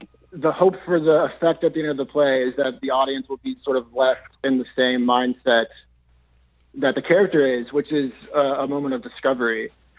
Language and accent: English; Texas, United States; And I was born and raised in Texas, where my family is and where I'm from. I grew up south of Houston, in the suburbs of Houston. So just about, I want to say, like 90 minutes from the coast.